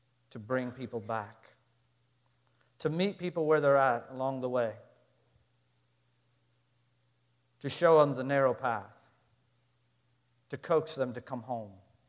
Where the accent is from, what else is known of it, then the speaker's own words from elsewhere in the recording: Pittsburgh, Pennsylvania, United States; And I told her I was from Pittsburgh.